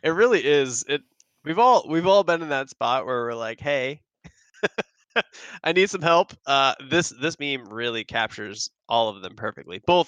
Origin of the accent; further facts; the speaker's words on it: New York, United States; accent: Long Island; I take my Long Island accent and I apply a breathiness and elderly tone to it.